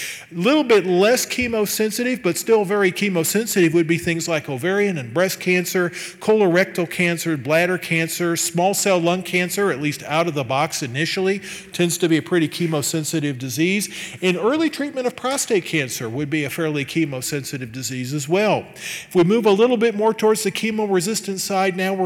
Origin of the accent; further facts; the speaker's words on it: Midwest, United States; I'm a Midwesterner, so I tend to have a bent on life that I like to try to keep things simple